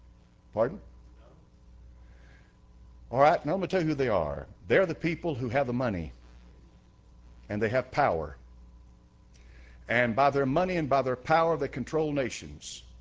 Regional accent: United States; When I say we, I'm speaking collectively as an American, not as a Christian.

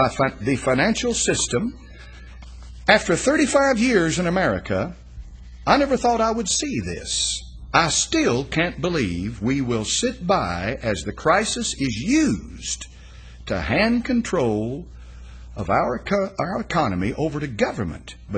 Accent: England, United Kingdom; I'm an Englishman. We invented class warfare

